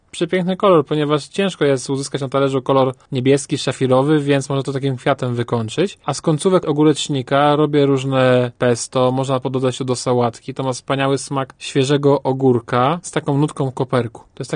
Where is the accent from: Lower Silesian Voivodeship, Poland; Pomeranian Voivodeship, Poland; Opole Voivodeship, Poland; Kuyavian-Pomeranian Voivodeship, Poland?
Lower Silesian Voivodeship, Poland; Zgorzelec; Ponieważ pochodzę ze Zgorzelca, z Trójstryku Granic, Polska, Czechy, Niemcy